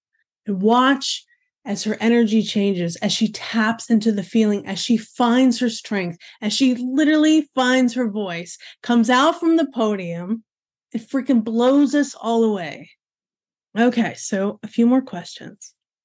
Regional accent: Midwest, United States; I don't know the correct way to say New Orleans. I'm like from the Midwest.

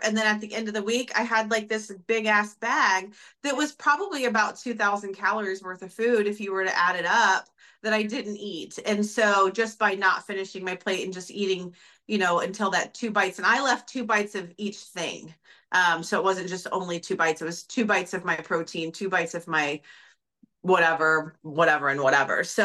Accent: Texas, United States; We also like, I mean, we're from Texas and it's Southern. So we didn't have, I didn't grow up eating fish on a regular basis

